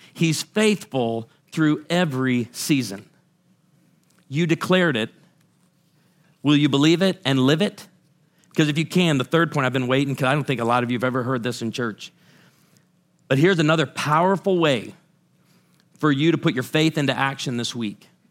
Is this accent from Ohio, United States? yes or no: no; Oswego, Illinois, United States; I grew up in Oswego, Illinois, and our house was a few miles from a McDonald's, and there was a road called Douglas, and it ran parallel to this big neighborhood called Boulder Hill.